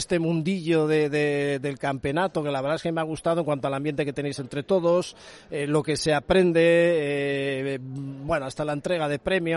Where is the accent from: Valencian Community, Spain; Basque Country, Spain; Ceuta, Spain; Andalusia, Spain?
Basque Country, Spain; San Sebastián; yo como vengo de Donosti, del País Vasco